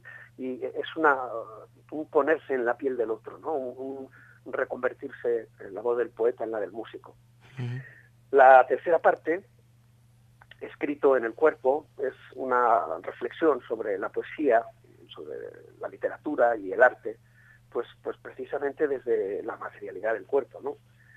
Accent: Extremadura, Spain; Yo provengo de la Extremadura rural. Nací en Cáceres, me crié en pueblos pequeñitos y junto a mi madre, que era maestra de escuela rural, y amo la naturaleza y la luz de aquella tierra

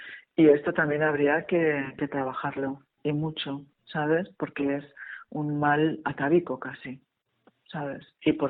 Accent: Valencian Community, Spain; yo como valenciana, aquí tenemos puntos positivos por todo

